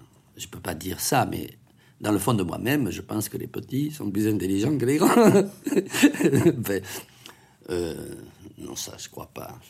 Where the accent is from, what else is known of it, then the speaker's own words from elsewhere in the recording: Southern France, France; il faut voir... que je suis méridional.